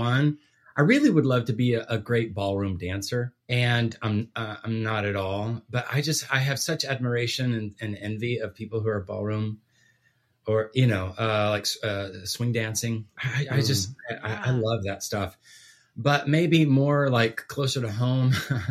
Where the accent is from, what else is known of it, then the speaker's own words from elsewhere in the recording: Guatemala; I was born and raised overseas in Guatemala, missionary kid. And my parents put us, my sisters and myself, into an Austrian, a private Austrian school. So it was, we spoke English at home, Spanish with friends, German at school.